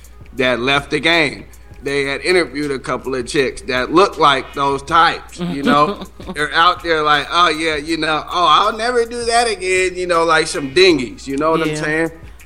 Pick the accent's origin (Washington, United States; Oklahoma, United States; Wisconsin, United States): Washington, United States; Seattle; Oh, yeah, ladies and gentlemen, to your audience, I'm from Seattle, Washington.